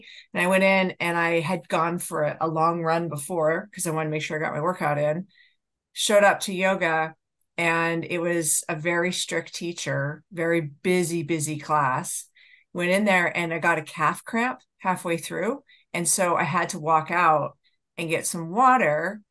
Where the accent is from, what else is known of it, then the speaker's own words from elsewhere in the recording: Canada; now in United States; But it turns out I'm Canadian, and I was taking classes in the United States.